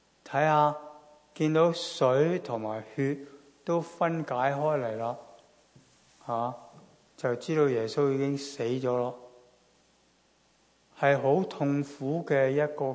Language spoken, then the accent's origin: Chinese; Guangdong, China; 我们广东人讲嘢真的很得意，老老又有老定，是吧？